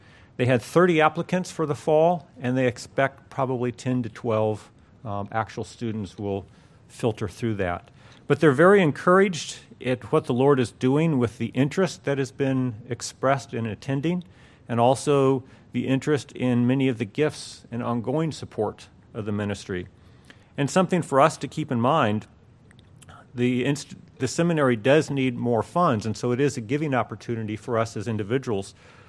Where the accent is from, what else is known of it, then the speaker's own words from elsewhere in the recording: Arizona, United States; I grew up in Arizona.